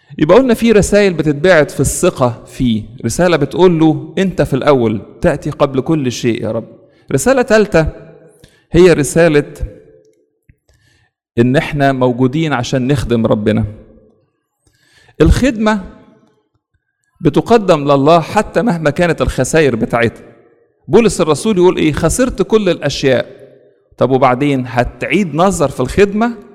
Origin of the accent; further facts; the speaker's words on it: Egypt; moved away; احنا كان عندنا في مصر بيوتنا كانت ضيقة